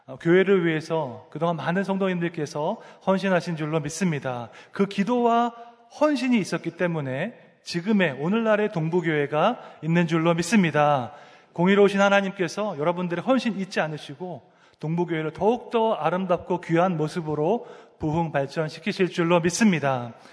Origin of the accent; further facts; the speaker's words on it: Seoul, South Korea; 저는 서울에서 태어나서 자랐습니다. 저희 아버지께서 부산 출신이시고 대학교 때 서울로 오셔서 어머니를 만나셨습니다. 그러니까 아버지께서 부산 분이니까 저도 절반은 경상도에 피가 흐르고 있습니다.